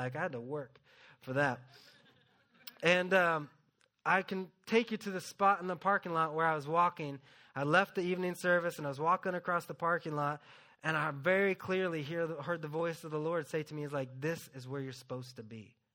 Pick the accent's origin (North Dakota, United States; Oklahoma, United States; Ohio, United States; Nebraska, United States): Oklahoma, United States; Tulsa; I grew up there in Tulsa going to Victory, and directly across the street was Oral Roberts University